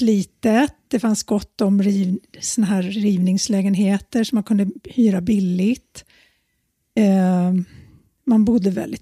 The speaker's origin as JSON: {"language": "Swedish", "town": "Handen", "region": "Stockholm County", "country": "Sweden", "tie": "born or raised there", "said": "Jag växte upp ute i Handen, Haninge kommun. Och bodde där till, jag tror det var 1972 flyttade jag in till stan."}